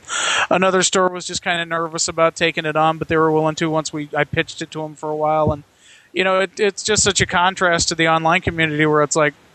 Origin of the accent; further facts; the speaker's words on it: Arizona, United States; I'm from Arizona, if anybody's wondering.